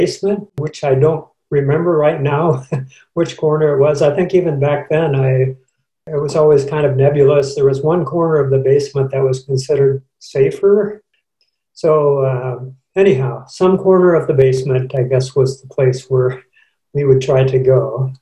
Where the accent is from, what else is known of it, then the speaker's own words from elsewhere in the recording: Langdon, North Dakota, United States; I was born in North Dakota. My father was a pastor in a small Mennonite church, and I lived in the northeastern corner of North Dakota for the first 6 years of my life.